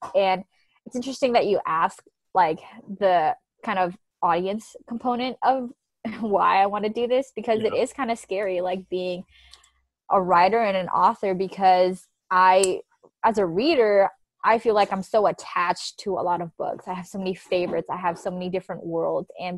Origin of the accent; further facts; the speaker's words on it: Oakland, California, United States; I came from East Oakland. It's not the very best neighborhoods, you know